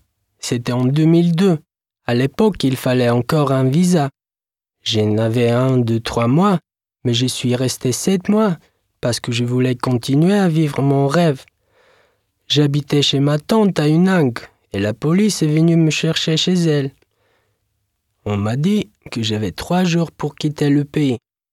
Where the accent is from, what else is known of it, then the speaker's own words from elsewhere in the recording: Sofia, Sofia City, Bulgaria; French is a second language; Je suis de Bulgarie, de la capitale Sofia.